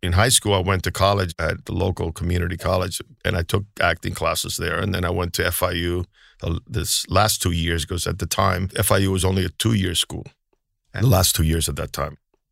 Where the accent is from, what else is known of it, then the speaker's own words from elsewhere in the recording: Miami Beach, Florida, United States; I grew up in Miami Beach, and that's where I got exposed to films.